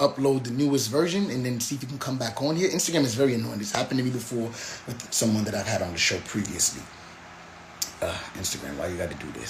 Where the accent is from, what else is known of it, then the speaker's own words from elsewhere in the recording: New Jersey, United States; now in New York, United States; I'm in New York right now. New York! But I am from Jersey originally, all right?